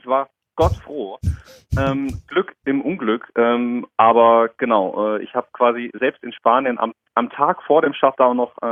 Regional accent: Darmstadt, Hesse, Germany; now in Karlsruhe, Germany; Von meiner Heimatstadt Darmstadt ist es schon eher eine Großstadt.

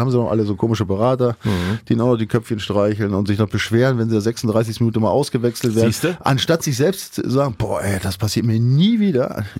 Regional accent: Bremen, Germany; ich komme ja auch aus der Ecke, ich bin ja da in der Nähe aufgewachsen. Ja, Bremen ist echt tatsächlich ein bisschen überraschend.

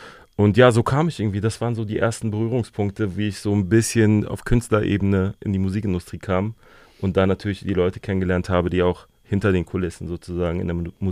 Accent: Berlin, Germany; Ich bin in Berlin aufgewachsen, dementsprechend hatte ich so gerade Berliner Vorbilder gehabt

